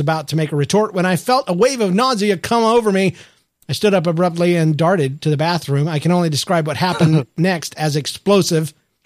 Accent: Mississippi, United States; I just listened to episode 223, and I wanted to say that I'm from Mississippi, and no, we are not part of the KKK.

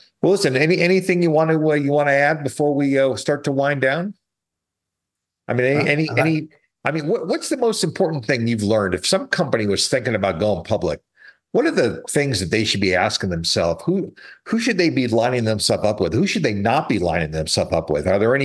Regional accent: West Coast, United States; maybe that's because I'm from the West Coast and you're from the East Coast

